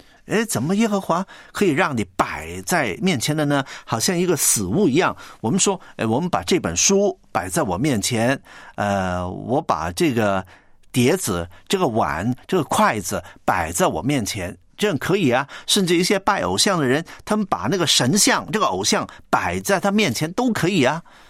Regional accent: Guangdong, China; 我们广东人呢有一句话

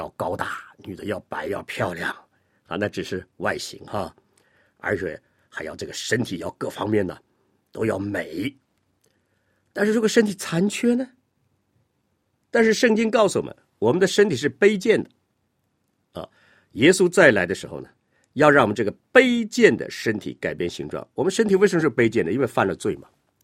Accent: China; 突然用我们中国人平常讲的话叫恍然大悟啊

